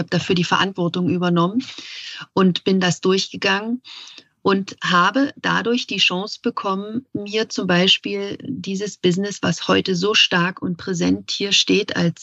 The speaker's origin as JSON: {"language": "German", "region": "East Germany", "country": "Germany", "tie": "born or raised there", "said": "Ich bin in der DDR groß geworden"}